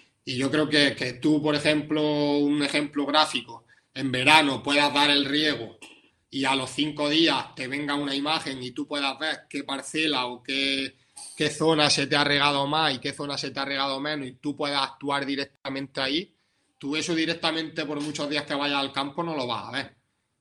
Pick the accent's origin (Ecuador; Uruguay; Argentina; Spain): Spain; Jaén, Andalusia; que yo soy de Jaén también